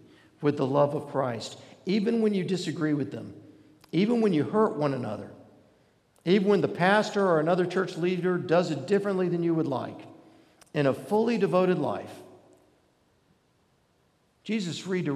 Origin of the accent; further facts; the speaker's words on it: Georgia, United States; growing up in the Atlanta suburbs, I didn't meet a lot of farmers, period, okay?